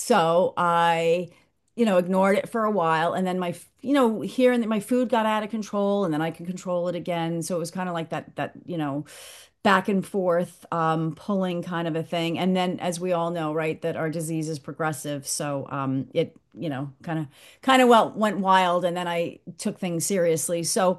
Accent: New York, United States; from New York, and I just got back from vacation yesterday

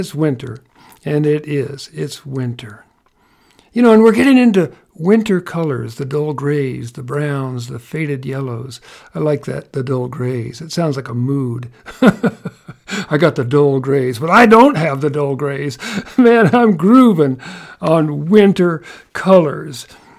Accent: Kentucky, United States; Where I grew up in Kentucky, the sycamore of my youth was the Platanus occidentalis.

